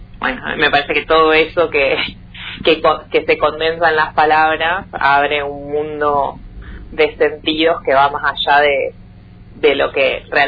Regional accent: Ingeniero Jacobacci, Río Negro, Argentina; born there; also born or lived in Neuquén / Cipolletti; sí, nací en Jacobacci

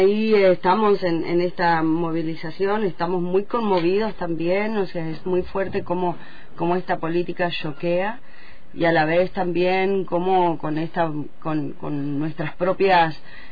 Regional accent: General Roca, Río Negro, Argentina; moved away; also born or lived in Barcelona, Spain; es que yo me fui de aquí de Fischke cuando era General Roca hace 30 años

